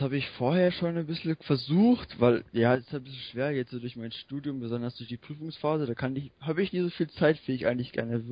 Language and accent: German; Saxony, Germany; Ich komme direkt aus Sachsen.